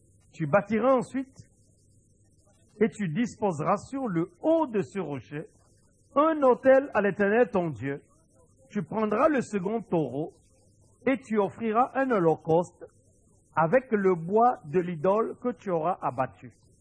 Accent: Kinshasa, DR Congo; chez nous au Congo, à Kinshasa

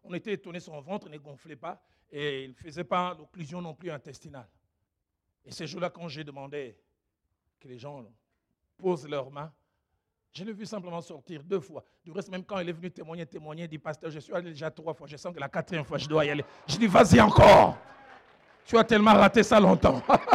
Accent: Kinshasa, DR Congo; je suis allé dans une église chez nous à Kinshasa

